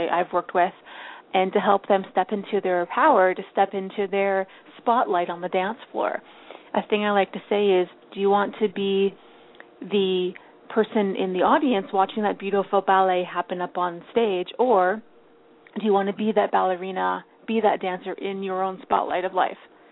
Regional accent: Ottawa, Ontario, Canada; born there; When I was born in 1976 in Ottawa, Ontario, I weighed in at 1 pound, 12 ounces.

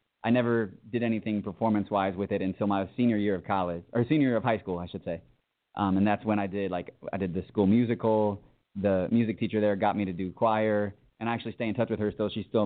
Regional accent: Wheaton, Illinois, United States; I grew up in Wheaton.

